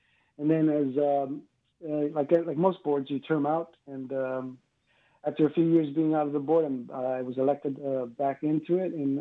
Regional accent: New York City, New York, United States; I grew up in New York City. A lot of ex New Yorkers live here.

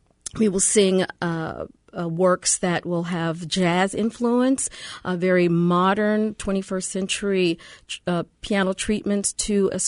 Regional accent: Los Angeles, California, United States; I'm from Los Angeles and a member of the arts community there

